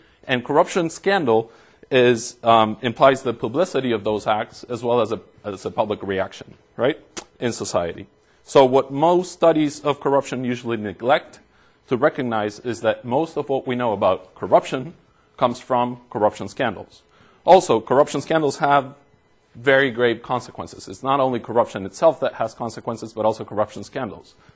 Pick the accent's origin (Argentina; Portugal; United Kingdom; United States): Argentina; let me actually start by telling you a very short story about Argentina, my home country.